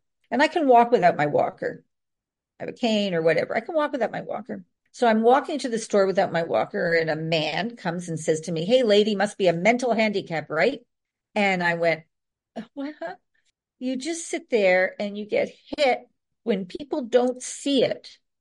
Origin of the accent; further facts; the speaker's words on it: Toronto, Ontario, Canada; I'm from Toronto, Canada, you know, so doing an export plan into the States.